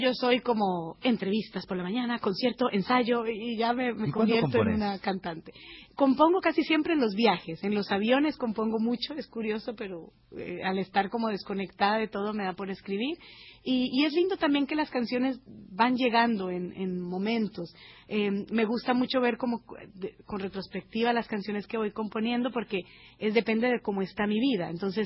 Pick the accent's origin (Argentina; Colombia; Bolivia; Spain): Colombia; moved away as an adult; Fue una de las primeras canciones que compuse cuando salí de Colombia en el año 99. Yo me fui a estudiar a Boston